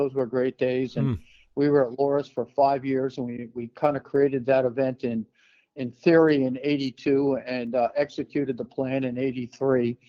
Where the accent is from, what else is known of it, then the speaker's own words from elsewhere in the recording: Amityville, New York, United States; also born or lived in Massapequa; I was born in Massapequa on Long Island in New York in 1950 in Brunswick Hospital, and spent most of my youth growing up in the town right next door, adjacent Amityville. So I consider myself an Amityville guy.